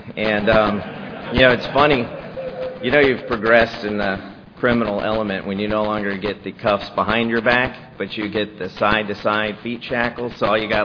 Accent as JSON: {"language": "English", "town": "Marietta", "region": "Georgia", "country": "United States", "tie": "born or raised there", "said": "I was born and raised in East Cobb in Marietta. I grew up in an affluent, middle-class type home."}